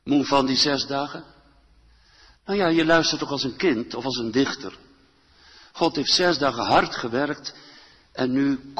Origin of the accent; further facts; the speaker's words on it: Gelderland, Netherlands; Ik heb dat als herinnering van de Veluwse boerderij waar ik opgroeide.